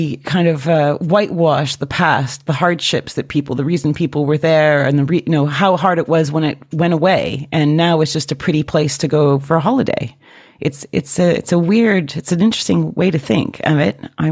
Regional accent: Canada; yes, I'm Canadian

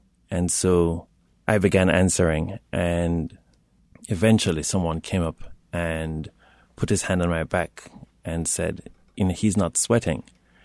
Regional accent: Jamaica; I never had to think about these rules growing up in Jamaica.

